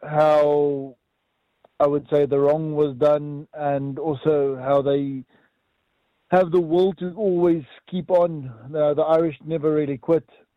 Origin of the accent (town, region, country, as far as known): South Africa; moved away